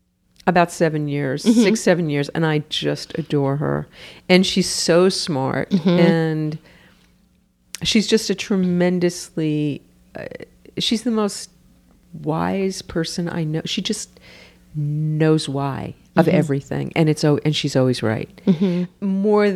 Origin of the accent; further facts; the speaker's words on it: New York, United States; I'm so New York.